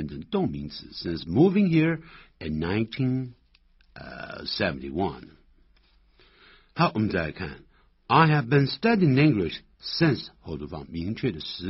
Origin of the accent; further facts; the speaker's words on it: China; 我们中国人常会念成 nineteen, 不是 nineteen